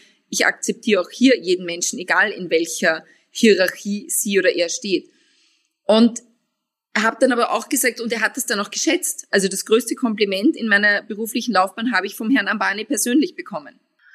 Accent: Austria; ihr habt mich geholt als Österreicherin

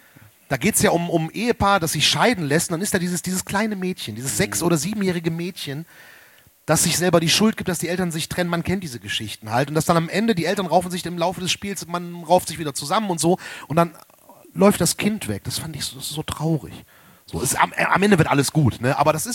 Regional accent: Erkrath, North Rhine-Westphalia, Germany; ich komme aus Erkrath, da gibt's ja relativ viele Höfe

